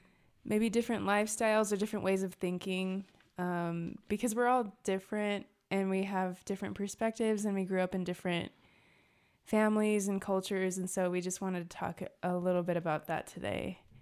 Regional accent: Utah, United States; my mom is from Nicaragua, my dad is from Mexico, and I was born and raised in Utah.

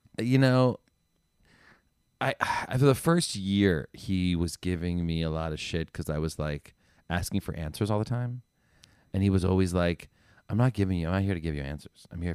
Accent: New Jersey, United States; I'm from Jersey. I know where it is.

